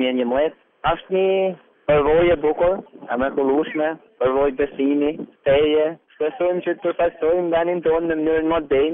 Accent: Mirdita, Lezhë County, Albania; jam nga Mirdita.

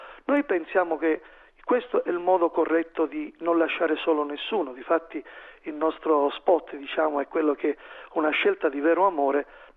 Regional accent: Calabria, Italy; Giù in Calabria, da noi, io sono calabrese, si dice chiude una porta e apre un portone.

